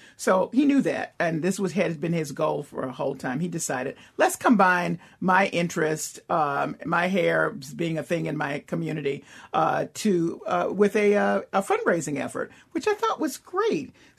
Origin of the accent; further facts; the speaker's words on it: Memphis, Tennessee, United States; By the way, the money is going to St. Jude Children's Research Hospital in Memphis, my hometown.